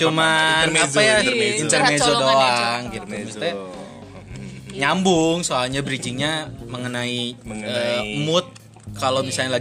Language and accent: Indonesian; Bandung, West Java, Indonesia; karena gue asli Bandung gitu kan, Bandung tuh Sunda banget